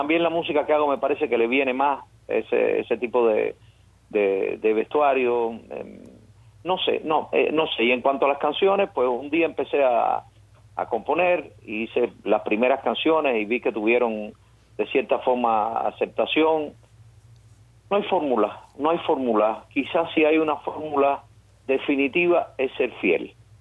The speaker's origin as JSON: {"language": "Spanish", "country": "Cuba", "moved": "yes", "said": "No, algún día regresaré a mi país. Yo salí de Cuba. Yo nunca me voy a ir de Cuba, claro."}